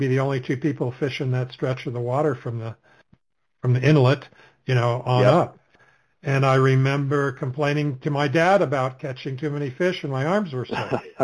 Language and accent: English; Alaska, United States; I grew up in Alaska in the 60s, and it was easy back then.